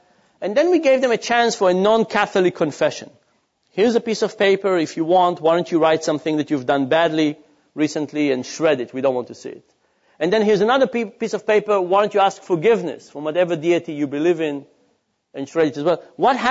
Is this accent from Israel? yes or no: yes; Israel; I grew up in Israel